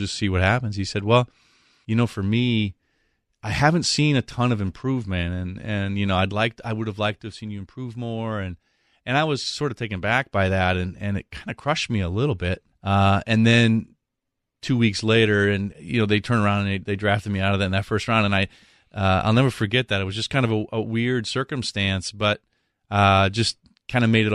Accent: Chicago, Illinois, United States; Even though I grew up in the Chicago area, the Big Red Machine was really what people followed.

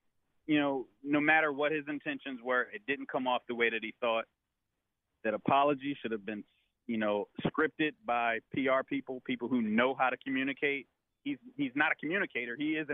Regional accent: Philadelphia, Pennsylvania, United States; also born or lived in Delaware; Yes, I'm a black man. Grew up in Philadelphia and Delaware. I get the dynamics. I grew up in Logan, which is actually named after the guy who brought the first slave to Philadelphia.

